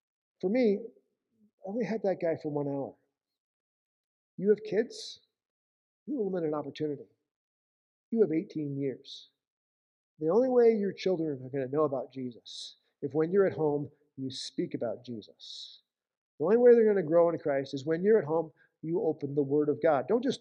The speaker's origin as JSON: {"language": "English", "region": "Iowa", "country": "United States", "said": "It's like, hi, I'm from Iowa."}